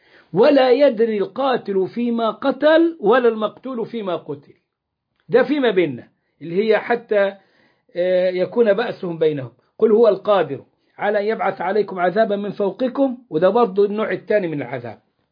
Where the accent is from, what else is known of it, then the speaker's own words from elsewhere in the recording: Egypt; احنا عندنا في مصر بلاء مستطير، بس خد له 100 سنة عشان يصل إلى ما وصل إليه.